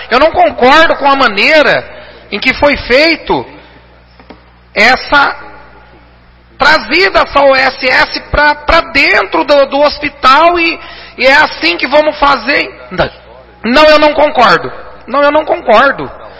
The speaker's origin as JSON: {"language": "Portuguese", "town": "Garça", "region": "São Paulo", "country": "Brazil", "tie": "born there", "said": "Nasci em Garça, espero morrer em Garça."}